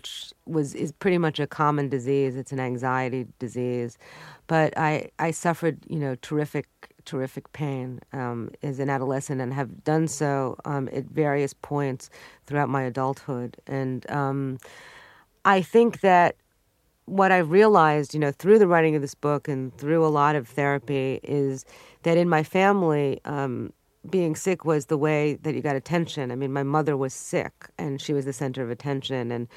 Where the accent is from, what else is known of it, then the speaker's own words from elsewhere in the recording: Brooklyn, New York, United States; also born or lived in Long Island; I was this kid growing up in Brooklyn and Long Island, you know, with all these American privileges and being inundated with sitcom television.